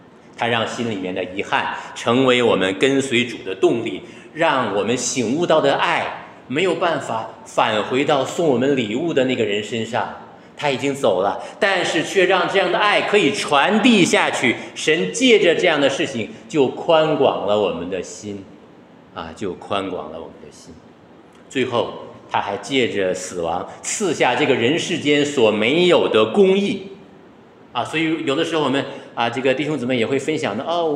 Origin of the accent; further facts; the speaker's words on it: Northeast China, China; 我老家在东北嘛，就是东北男人很不好意思